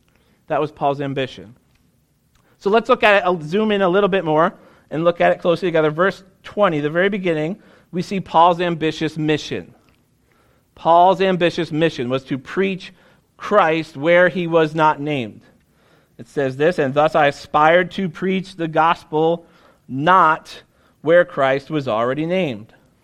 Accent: New England, United States; When I was in seminary, I told everybody that I was from New England, and they laughed at me

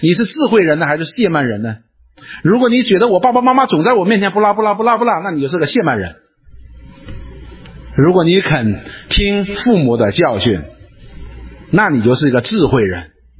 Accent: China; 所以我们中国人讲一句话叫恨铁不成钢

